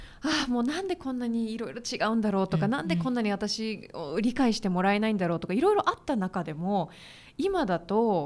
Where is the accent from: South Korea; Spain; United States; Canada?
United States; moved away as an adult; now in Tokyo, Japan; 私もアメリカで育って、